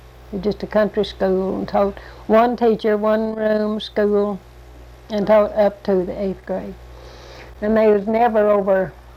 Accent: Arkansas, United States; Well, I grew up in Sharp County, Arkansas. All about the center of the county, I guess, and had five sisters and one brother.

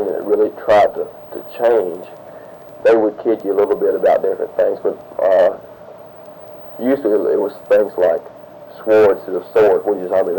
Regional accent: the South, United States; accent: Southern; I don't know, but I like the way people in the South talk, you know.

